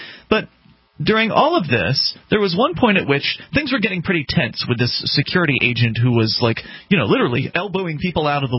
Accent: Florida, United States; I'm from Florida originally.

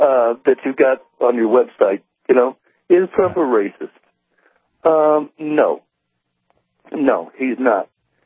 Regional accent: United States; I am an American. The people I served with are Americans.

